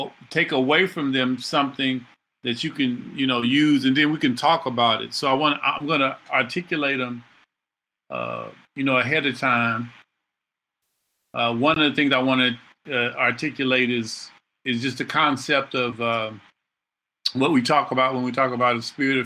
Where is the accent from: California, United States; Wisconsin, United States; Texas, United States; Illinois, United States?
Texas, United States; Houston; I mean, I'm from Houston, so I had one, but you know, there's a unique difference between those support systems.